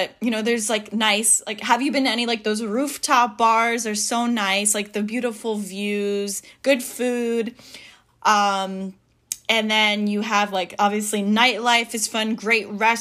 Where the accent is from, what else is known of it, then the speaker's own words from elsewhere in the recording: New York City, New York, United States; But for me, because I'm from New York, I find it hard to leave.